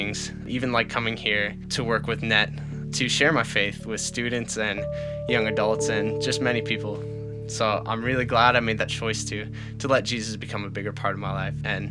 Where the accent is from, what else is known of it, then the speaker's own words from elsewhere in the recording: Charlottetown, Prince Edward Island, Canada; I'm 19 years old. I come from Charlottetown, Prince Edward Island, Canada.